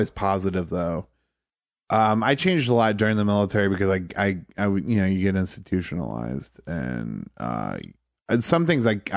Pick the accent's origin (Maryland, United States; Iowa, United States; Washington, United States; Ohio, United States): Ohio, United States; Toledo; I grew up in Toledo.